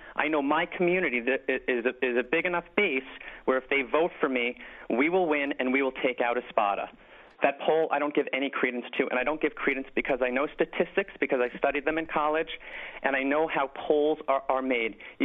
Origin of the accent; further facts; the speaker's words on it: Bronx, New York, United States; I'm a candidate with roots in the community. Born and raised in the Bronx, I went to PS95, JHS 143, and Fordham Prep.